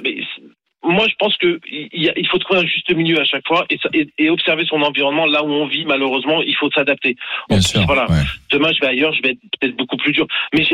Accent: Ivry-sur-Seine, Île-de-France, France; Et j'ai grandi à Ivry. Mes parents, je suis de 75, donc j'ai grandi à Ivry, dans les cités et autres.

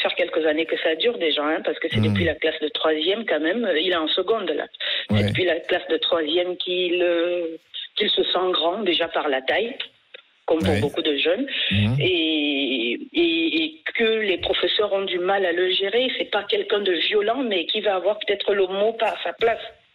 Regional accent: France; Je suis d'origine africaine. Je suis française d'origine africaine. J'ai la chance de jouir justement de ces deux cultures, c'est-à-dire celle de mes origines et celle de ma terre d'accueil.

